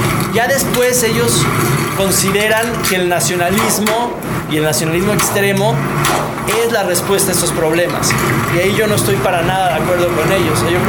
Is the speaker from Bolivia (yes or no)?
no; Mexico; les dije que, pues, que soy mexicano.